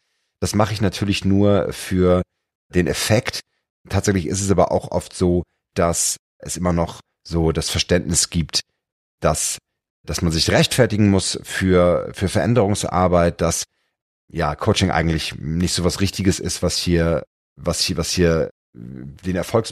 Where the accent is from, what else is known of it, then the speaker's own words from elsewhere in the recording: Hamburg, Germany; als Hamburger Jung